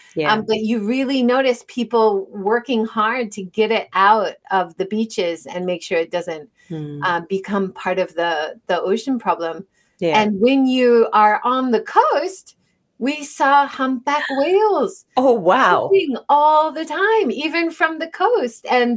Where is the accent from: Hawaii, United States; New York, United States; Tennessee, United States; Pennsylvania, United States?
Hawaii, United States; So for me, growing up in Hawaii and then going to the Ogasawara Islands, it was so nice.